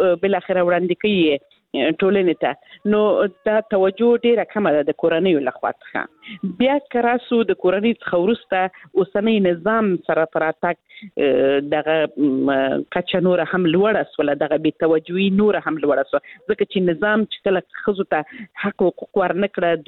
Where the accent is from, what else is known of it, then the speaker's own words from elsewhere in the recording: Helmand, Afghanistan; زه خپله د هلمند ولایت څخه یم